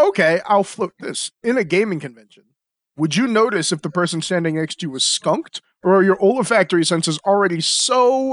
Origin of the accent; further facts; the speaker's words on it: Asbury Park, New Jersey, United States; now in Colorado, United States; Yeah, I mean, I grew up in Asbury Park, so it's interesting. We both spent time in New Jersey.